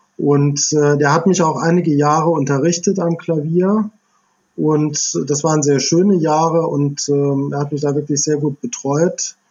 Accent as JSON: {"language": "German", "region": "Rhineland-Palatinate", "country": "Germany", "tie": "born or raised there", "said": "Ja, also ich bin in der Nähe von Idar-Oberstein aufgewachsen. Also Kindheit und Jugend verbracht"}